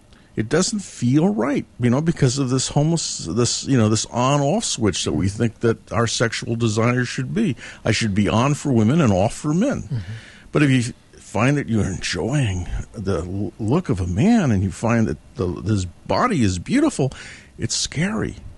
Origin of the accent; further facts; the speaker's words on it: San Francisco, California, United States; I grew up in San Francisco